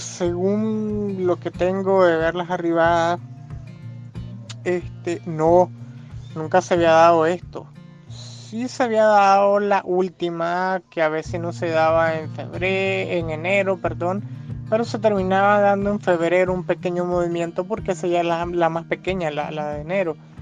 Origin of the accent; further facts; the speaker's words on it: Nicaragua; Nosotros pues como nicaragüense tenemos 2 playas